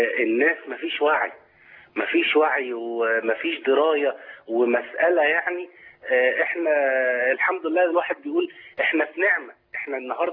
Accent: Cairo, Cairo Governorate, Egypt; انا من القاهره، لكن شغلي في طنطا يعني.

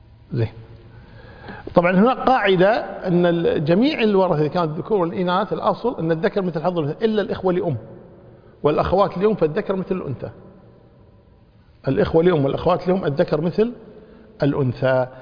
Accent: Kuwait; يمكن حنا عندنا بالكويت بنعمل الحمد لله

